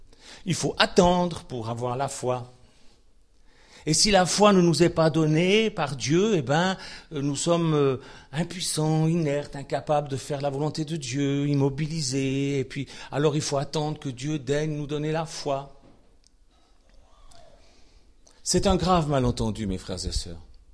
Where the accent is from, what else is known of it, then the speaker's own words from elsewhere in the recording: Switzerland; Je sais de quoi je parle, je suis suisse, on est neutre de naissance.